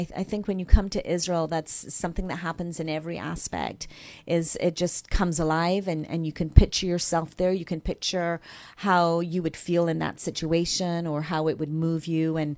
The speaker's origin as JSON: {"language": "English", "country": "Barbados", "lives_now": "San Antonio, United States", "said": "I am from San Antonio, Texas."}